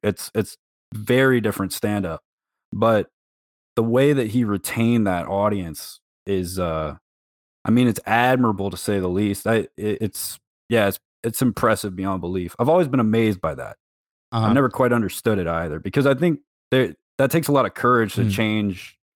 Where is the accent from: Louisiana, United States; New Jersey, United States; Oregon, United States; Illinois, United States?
Louisiana, United States; I'm from right around New Orleans. Mm-hmm. I grew up in the suburbs around there